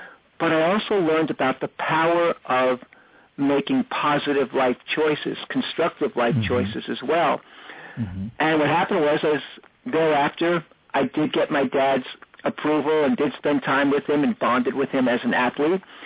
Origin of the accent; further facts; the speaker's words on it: New York City, New York, United States; Sure. Well, I'm from New York City, and my dad would work 6 days a week.